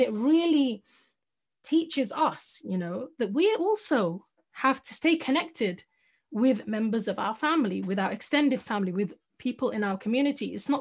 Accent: London, United Kingdom; People like me, someone, you know, a little Indian girl in London, growing up in London, was inspired by Malcolm X to feel strong as a Muslim

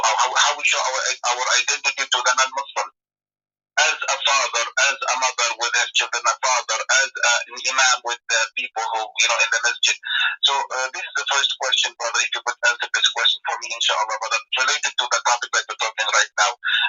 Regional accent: New York, United States; from New York again.

